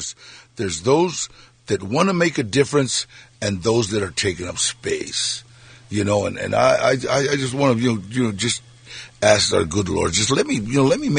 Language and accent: English; Pacoima, California, United States; which is I live in Pacoima. You know, I grew up in Pacoima.